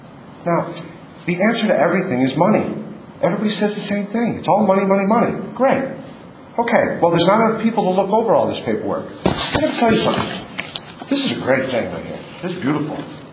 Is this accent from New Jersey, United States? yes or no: yes; Newfoundland, New Jersey, United States; I'm from Newfoundland, New Jersey, part of West Milford.